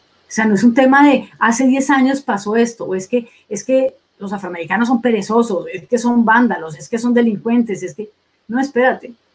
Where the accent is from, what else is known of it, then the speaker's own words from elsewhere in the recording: Colombia; born there; incluso en Colombia, que es uno de los países que más conozco, porque es mi país natal